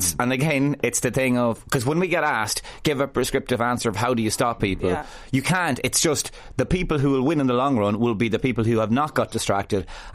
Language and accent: English; Connacht, Ireland; growing up in Mayo, okay?